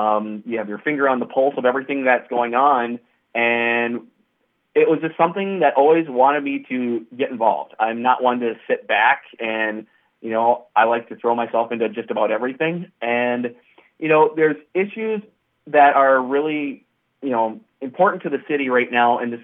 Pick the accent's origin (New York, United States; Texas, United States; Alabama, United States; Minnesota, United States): Minnesota, United States; Bemidji; Well, since 1981, pretty much born and raised in Bemidji. I spent about from 2004 to 2010 working in Minneapolis.